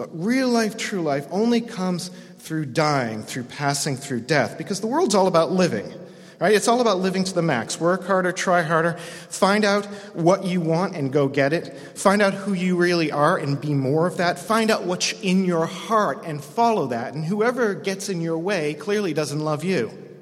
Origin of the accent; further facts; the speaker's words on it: United States; now in Canada; I'm originally from the States, and I'm living in your fine country, doing doctoral work in the Old Testament at Wycliffe.